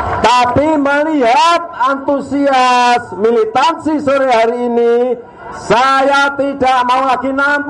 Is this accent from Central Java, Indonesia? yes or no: yes; Surakarta, Central Java, Indonesia; Saya berasal dari Solo loh.